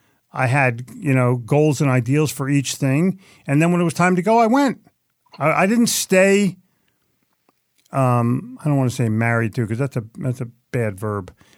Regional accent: New Jersey, United States; I'm from Jersey. Everybody's in a rush.

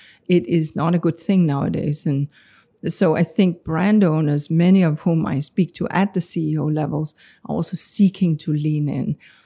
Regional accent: Denmark; So I grew up in Denmark.

